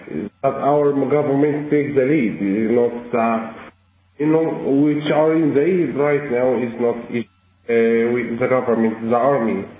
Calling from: Egypt; English is a second language; Yes, I am from Egypt.

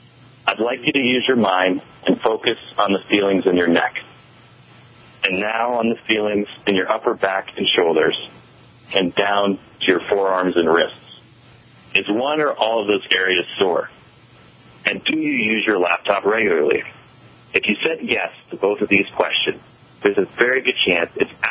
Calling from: Denver, Colorado, United States; Yes, I am calling in from Denver, Colorado.

